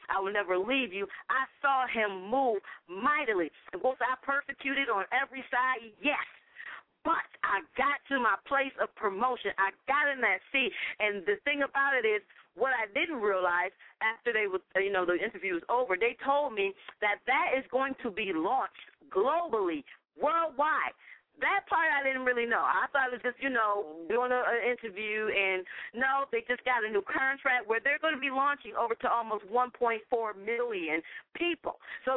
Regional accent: Connecticut, United States; I'm not afraid of snow because I'm from Connecticut, so that didn't bother me.

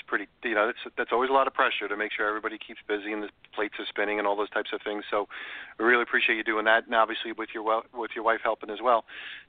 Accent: New York, United States; also born or lived in Chicago; now in Florida, United States; I playfully say that only because I grew up in New York and I lived in Chicago

